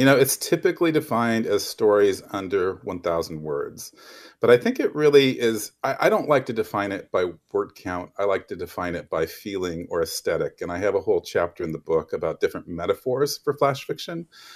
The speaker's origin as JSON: {"language": "English", "town": "Oskaloosa", "region": "Iowa", "country": "United States", "tie": "born or raised there", "said": "Yeah, I grew up in Oskaloosa. My mom still lives there."}